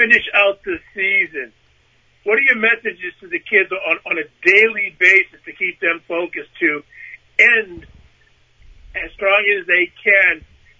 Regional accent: Lynn, Massachusetts, United States; Well, I grew up in West Lynn, so it's like right around the corner from me, from where I grew up.

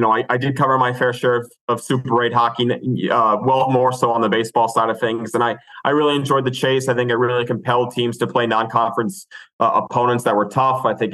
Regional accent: Boston, Massachusetts, United States; also born or lived in Westchester, New York; So I was born in Westchester, New York, but I really kind of grew up through my high school years in Boston

